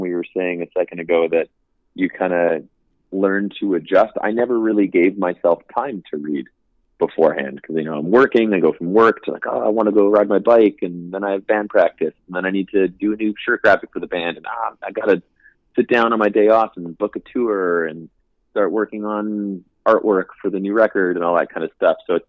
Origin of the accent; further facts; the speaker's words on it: Calgary, Alberta, Canada; I grew up in Calgary, so I always enjoy playing there